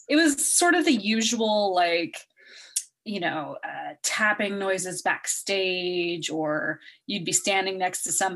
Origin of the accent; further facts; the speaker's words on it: Henderson, Nevada, United States; We called him Tony because I grew up in Vegas area in Henderson.